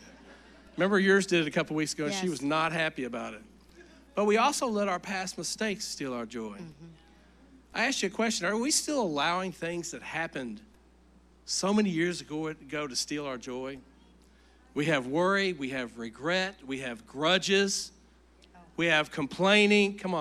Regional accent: Kentucky, United States; I remember growing up where we grew up in Eastern Kentucky.

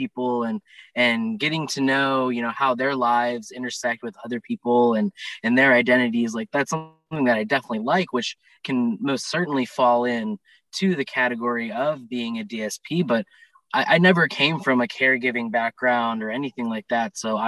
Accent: Marietta, Ohio, United States; No, I'm not originally from Cincinnati. I'm sort of kind of like a transplant, I guess you could say. You know, I grew up in a small town called Marietta, Ohio.

